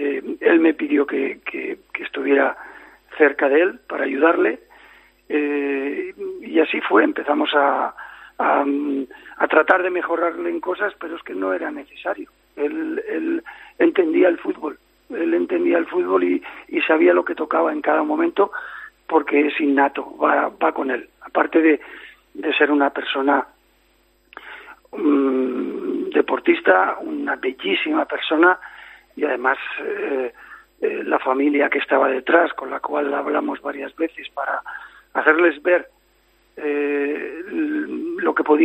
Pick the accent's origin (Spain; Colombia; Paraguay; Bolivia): Spain; Barcelona, Catalonia; moved away as an adult; now in Badajoz, Spain; Yo nací en Barcelona, viví en Barcelona hasta los 20 años